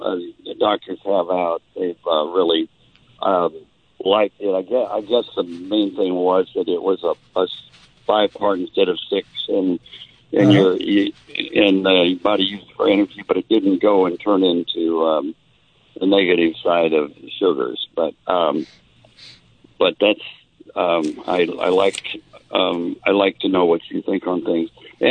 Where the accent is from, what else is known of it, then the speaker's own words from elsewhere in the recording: the South, United States; accent: southern; Oh, it's my southern accent.